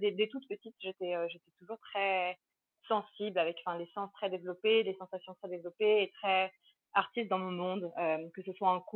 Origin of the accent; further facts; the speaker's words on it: Saint-Nom-la-Bretèche, Île-de-France, France; also born or lived in London, United Kingdom; je suis née à Londres, mais à 5 ans, on est parti en France. Et là, on vivait près de Paris, mais dans la nature. On était à un endroit qui s'appelle Saint-Nom-la-Bretèche